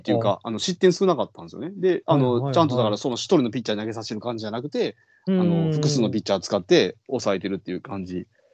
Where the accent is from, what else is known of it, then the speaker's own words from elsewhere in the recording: Kyoto, Japan; also born or lived in Osaka; now in Shiga, Japan; 僕大阪生まれ京都府育ち滋賀県民なんで、